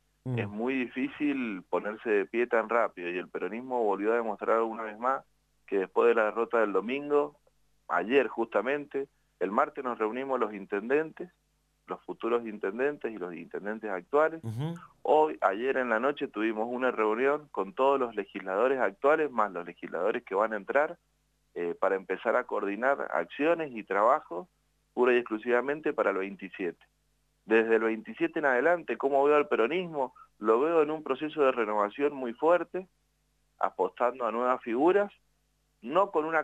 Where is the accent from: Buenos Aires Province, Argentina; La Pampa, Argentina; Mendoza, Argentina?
Mendoza, Argentina; porque yo soy mendocino también y yo no soy gorilita